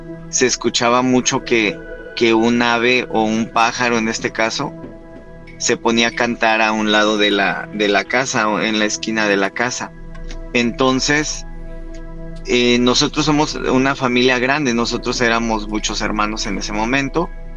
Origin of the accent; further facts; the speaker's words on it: Oaxaca, Mexico; Yo soy de Oaxaca, de la ciudad de Oaxaca, y soy de la Sierra Juárez, de la Sierra Norte de Oaxaca.